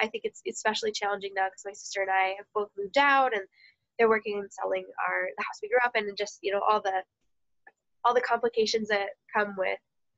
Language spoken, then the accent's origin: English; Naperville, Illinois, United States; I grew up in suburban Chicago, Naperville area.